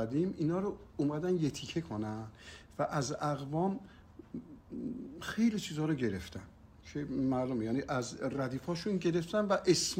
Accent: Iran; ببینید ما ایرانیم، اگر ایرانیم تمام سازهای ما هم باید اشتراک داشته باشن در این.

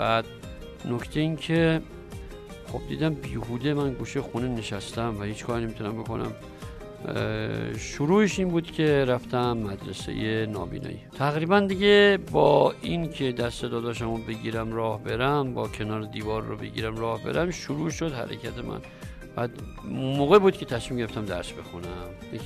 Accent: Gorgan, Golestan, Iran; born there; نه نه نه من متولد گرگانم

